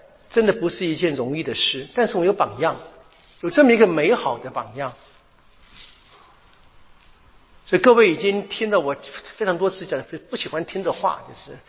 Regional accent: China; 我们中国人说的对不对

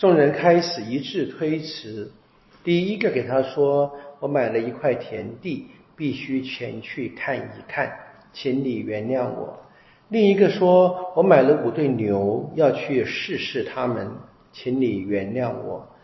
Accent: China; 我们中国人常说嘛，做事的轻重缓急要分得清楚

